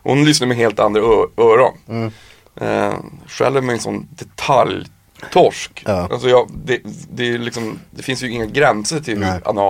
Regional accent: Norrbotten County, Sweden; moved away; Sen så är jag ju också såklart partisk för att jag är från Norrbotten.

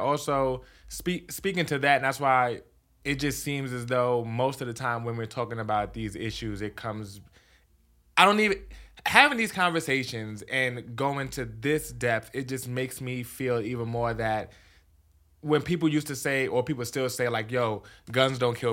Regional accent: New Jersey, United States; I'm from New Jersey. And up there, we did have metal detectors at every entrance of school.

